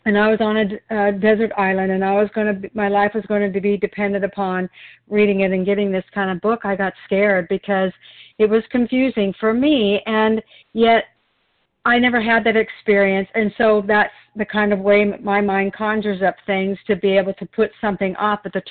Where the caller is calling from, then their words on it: Wilsonville, Oregon, United States; I'm a recovered compulsive overeater. I'm calling in from Wilsonville, Oregon.